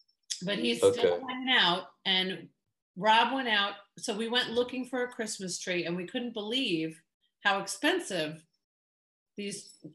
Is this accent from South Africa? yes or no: no; Ireland; I grew up in a house. We're from Ireland, Anish, and you think America's bad.